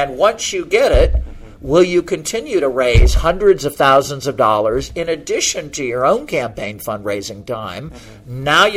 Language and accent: English; South Bend, Indiana, United States; somebody in my hometown of South Bend, Indiana